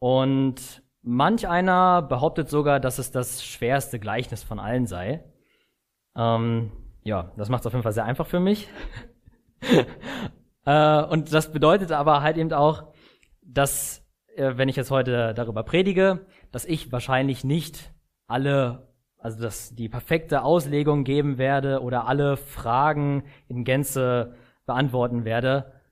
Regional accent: Blankenfelde, Brandenburg, Germany; now in Wolfsburg, Germany; ich bin 22 Jahre alt, ich komme aus Blankenfelde, aus der Hoffnung.de Gemeinde, wohne aktuell in Wolfsburg, arbeite da bei Volkswagen und bin jetzt seit fast 4 Jahren mit Jesus unterwegs

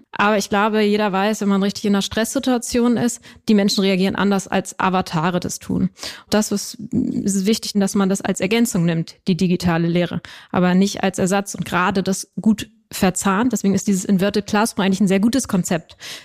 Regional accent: Kiel, Schleswig-Holstein, Germany; ich komme aus Kiel

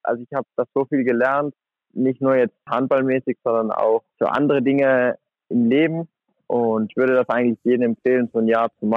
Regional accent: Merano, Trentino-Alto Adige, Italy; also born or lived in Flensburg, Germany; in meiner Heimatstadt in Meran.

